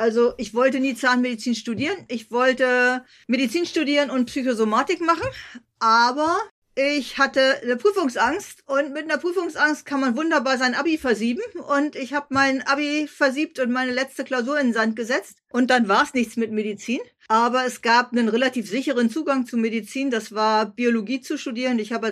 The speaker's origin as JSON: {"language": "German", "region": "Berlin", "country": "Germany", "tie": "born or raised there", "also_born_or_lived": "Bonn", "said": "Ich bin in Berlin eingeschleppt worden mit 6 Wochen. Geboren bin ich in Bonn, aber ab der 7. Woche bin ich dann in Berlin aufgewachsen."}